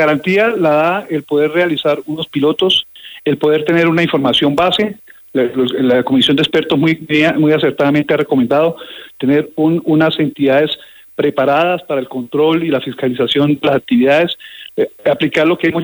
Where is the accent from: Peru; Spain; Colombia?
Colombia; somos colombianos.